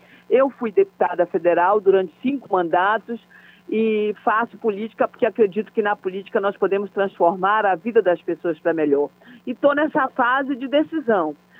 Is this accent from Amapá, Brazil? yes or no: yes; Amapá, Brazil; sou lá do norte do Brasil, sou da Amazônia, sou do Amapá.